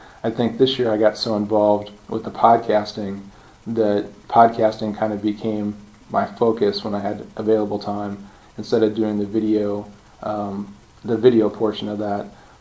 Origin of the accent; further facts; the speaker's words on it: Nebraska, United States; now in Liberty, United States; I was born and raised in Nebraska, and felt like I knew Nebraska history fairly well growing up there.